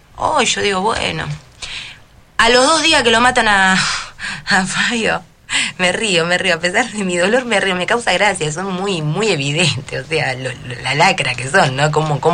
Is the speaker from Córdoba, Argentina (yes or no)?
no; Villa Gobernador Gálvez, Santa Fe, Argentina; now in Rosario, Argentina; Sí, nunca lo cambiaría porque yo soy de Villa Gobernador Gale.